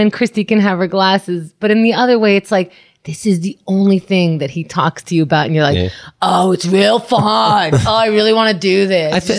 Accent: New York, United States; I grew up here. I grew up in New York

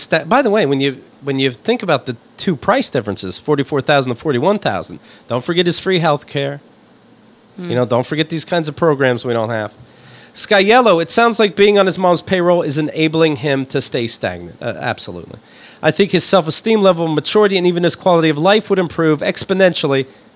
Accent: Somerset, Pennsylvania, United States; Here's Somerset, Pennsylvania. While my hometown

